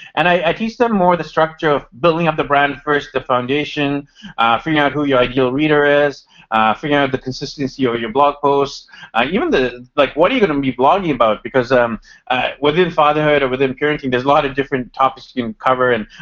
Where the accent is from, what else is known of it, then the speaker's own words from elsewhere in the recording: Vancouver, British Columbia, Canada; So I am from Vancouver, BC, Canada. I finished my university here